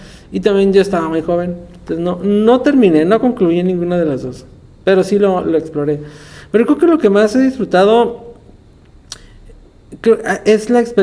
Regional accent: Tijuana, Baja California, Mexico; me he dado cuenta que en los tours o algo así, de pronto somos de Tijuana

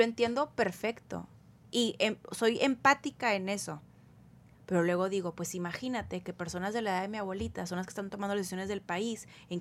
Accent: Mexico; que representa a la mayoría y nos representa como mexicanos

